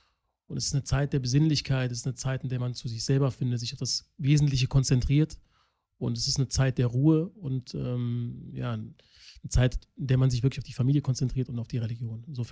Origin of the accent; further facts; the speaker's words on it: Kassel, Hesse, Germany; Ich bin in Nordhessen groß geworden, in Kassel. Da gibt es natürlich verschiedenste Nationalitäten